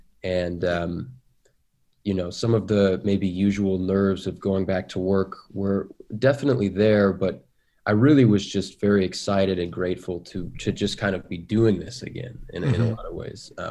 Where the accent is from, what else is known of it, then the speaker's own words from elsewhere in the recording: Seattle, Washington, United States; I grew up in Seattle, and there was a program there called Broadway Bound